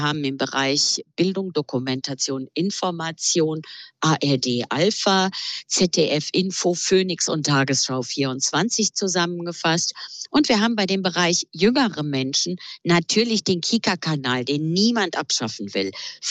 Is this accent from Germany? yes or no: yes; Southwest Germany, Germany; ich führe jetzt einfach mal das Beispiel aus meiner Heimatregion Rheinland-Pfalz und Baden-Württemberg